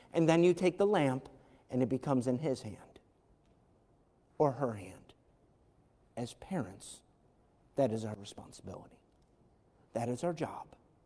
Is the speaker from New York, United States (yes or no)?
yes; Irondequoit, New York, United States; I grew up in Irondequoit, and my dad lived in the city, which was literally on the other side of the, kind of the other side of the street. I lived right on the edge of Irondequoit in the city of Rochester.